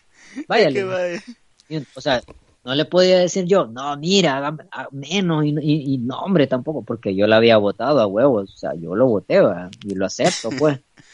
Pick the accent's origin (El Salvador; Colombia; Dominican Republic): El Salvador; Pero como somos salvadoreños, lo que no hay, papá, se inventa.